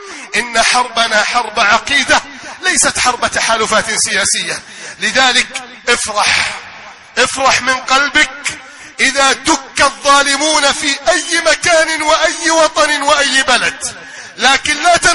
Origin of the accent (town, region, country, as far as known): Egypt